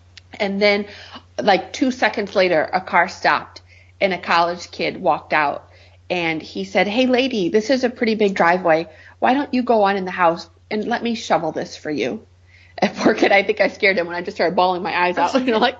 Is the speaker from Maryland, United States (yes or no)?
no; Michigan, United States; You know, I'm from Michigan, so we had snow.